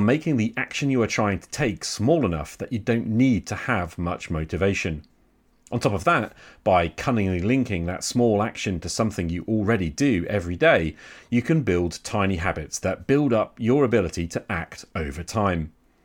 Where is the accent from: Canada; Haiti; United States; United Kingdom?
United Kingdom; England; because, come on, I'm English and I prefer the word friend to buddy.